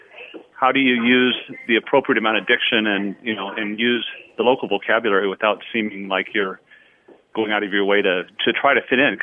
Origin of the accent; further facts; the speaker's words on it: West Coast, United States; moved away as an adult; also born or lived in Oregon / Washington / California; now in Dallas, United States; Well, I've spent most of my life on the West Coast, from Oregon, Washington, California, and just recently came to Dallas about 6-8 weeks ago for a new job.